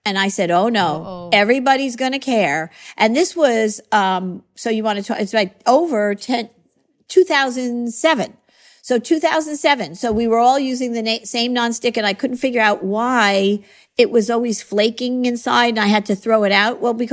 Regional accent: New York, United States; I grew up a little bit outside of New York on Long Island.

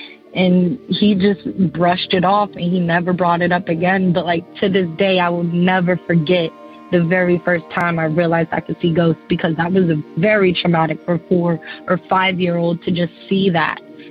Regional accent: Virginia, United States; also born or lived in Chesapeake; I'm from Virginia.

